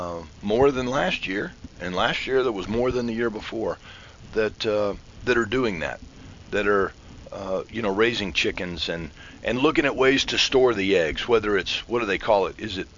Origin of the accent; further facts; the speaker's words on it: Florida, United States; But I can remember growing up in Central Florida, and you know, if you had any land at all, you had a garden.